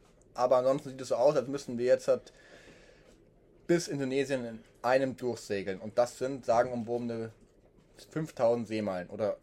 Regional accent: Bavaria, Germany; Aber kommen wir aus Bayern.

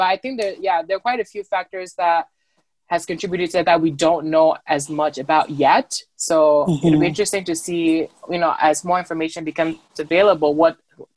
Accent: Cameroon; now in United States; So I was born and raised in Cameroon. My family is from the Anglophone side.

